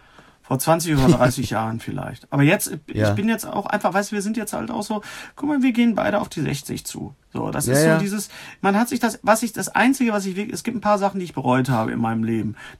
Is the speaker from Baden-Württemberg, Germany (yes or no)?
no; Bochum, North Rhine-Westphalia, Germany; ich als Bochumer kann sagen, Gelsenkirchen ist schon eine Stadt, die ziemlich gebeutelt ist.